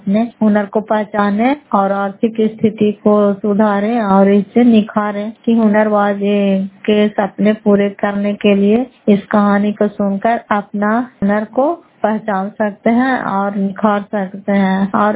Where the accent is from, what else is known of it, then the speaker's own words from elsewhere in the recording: Fatehpur, Bihar, India; घर फतेहपुर, पंचायत मकौता, जिला नालंदा, खरापसरा ब्लॉक की निवासी हूँ।